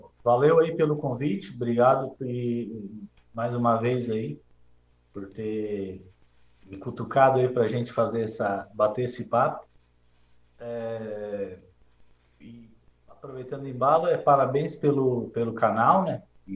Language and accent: Portuguese; Praia Grande, Brazil; natural aqui de Praia Grande, nasci aqui em Praia Grande, tenho 37 anos, trabalho como guia aqui em Praia Grande